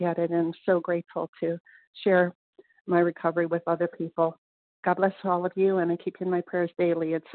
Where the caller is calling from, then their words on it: Kentucky, United States; from Kentucky.